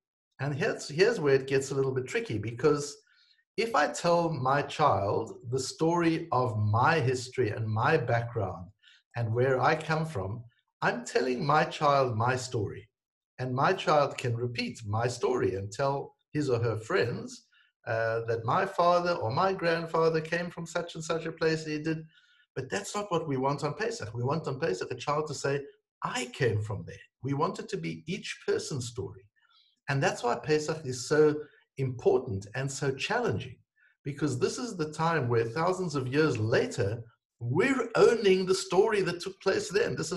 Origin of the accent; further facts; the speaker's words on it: South Africa; also born or lived in United States; now in Israel; I was born in South Africa and I was raised there and I lived there. And then from there, I went to the United States and then I came to Israel more recently.